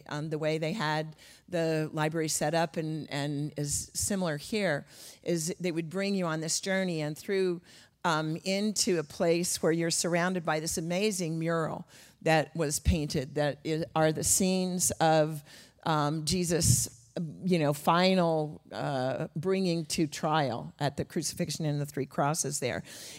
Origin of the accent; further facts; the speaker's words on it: New Mexico, United States; So I had the privilege of going to a Billy Graham crusade in Albuquerque, New Mexico, very near my hometown.